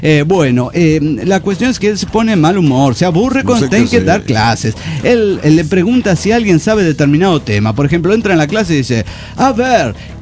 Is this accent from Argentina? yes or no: yes; Argentina; now in Kansas, United States; Me mudé de Argentina a Kansas, Estados Unidos de Norteamérica, hace 15 años.